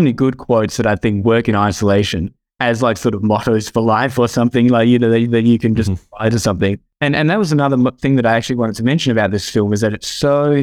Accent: Perth, Western Australia, Australia; I'm from Perth on the west coast of Australia, which is famously the most isolated city in the world.

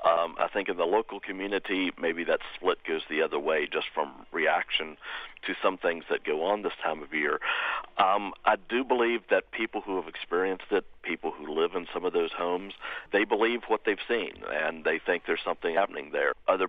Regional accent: Virginia, United States; now in Atchison, United States; No, I grew up in Virginia.

